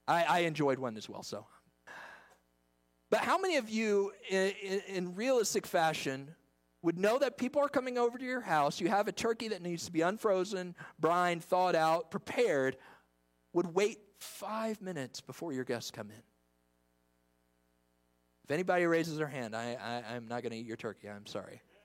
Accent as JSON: {"language": "English", "region": "Nebraska", "country": "United States", "tie": "born or raised there", "said": "I grew up in Nebraska for a time, and I learned to plant from an old tired farmer"}